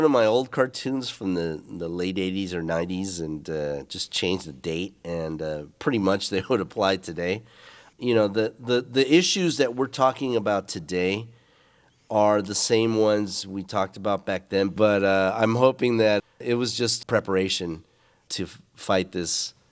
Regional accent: Tijuana, Baja California, Mexico; being not American enough for the U.S. and not Mexican enough for Mexico. I grew up watching the Lucha Libre matinees in Tijuana, you know, reading Mexican comic books and getting exposed to a bilingual, bicultural way of looking at things.

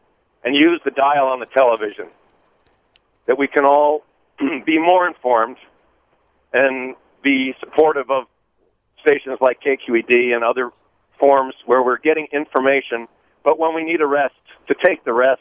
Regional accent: Connecticut, United States; And I moved her back to my hometown in the East, a little town in Connecticut, years ago

